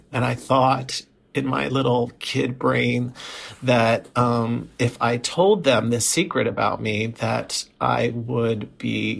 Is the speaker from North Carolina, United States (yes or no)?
no; New York, United States; moved away as an adult; now in Los Angeles, United States; And I grew up in New York, but moved to Los Angeles in my mid-20s.